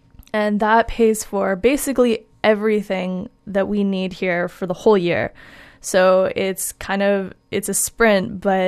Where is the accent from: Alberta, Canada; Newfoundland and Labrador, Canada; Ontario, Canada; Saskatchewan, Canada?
Ontario, Canada; Brantford; This is a band from Brantford, Ontario, and that is actually my hometown.